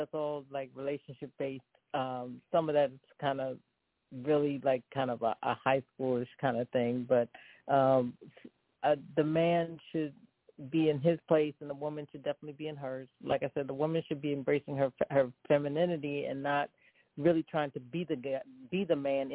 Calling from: Philadelphia, Pennsylvania, United States; Hi, Clav One. … calling from Philadelphia.

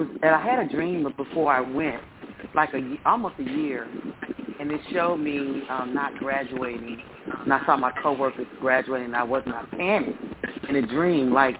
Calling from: Texas, United States; I'm calling from Texas.

